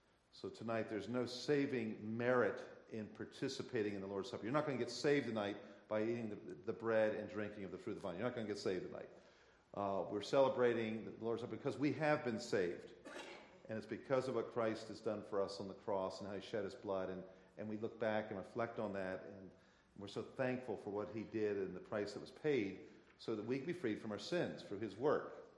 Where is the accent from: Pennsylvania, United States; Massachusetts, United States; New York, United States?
Pennsylvania, United States; Growing up, I didn't go to church very often. I grew up outside of Philadelphia